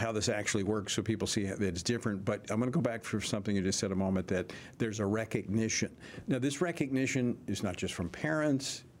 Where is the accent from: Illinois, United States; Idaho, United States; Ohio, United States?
Ohio, United States; born there; We share that in common. I was born outside of Cincinnati.